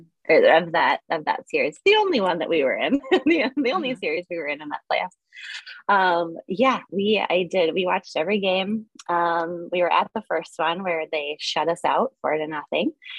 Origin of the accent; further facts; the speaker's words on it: Minnesota, United States; So being a Minnesotan, my favorite team is of course the Minnesota Wild.